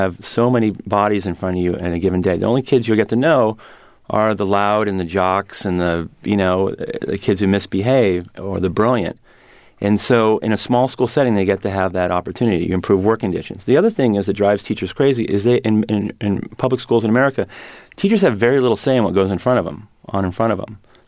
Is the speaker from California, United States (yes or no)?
yes; Cupertino, California, United States; Well, I'm a Californian, and, you know, on Saturday, I'm going to my 30th high school reunion in Cupertino, California, you know, and that was a special place. My mom moved us 7 blocks from San Jose schools to Cupertino schools